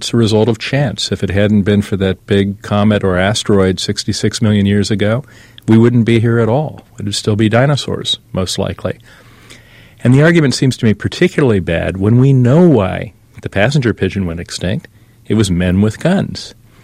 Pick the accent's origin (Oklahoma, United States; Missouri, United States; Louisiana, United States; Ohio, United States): Ohio, United States; Columbus; born there; I was born in Columbus, Ohio.